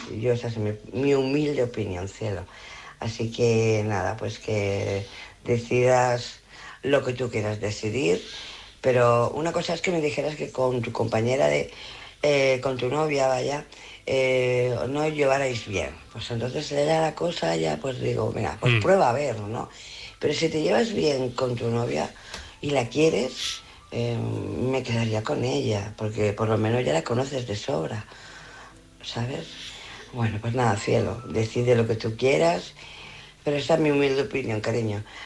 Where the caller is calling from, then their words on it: Barcelona, Catalonia, Spain; de Barcelona.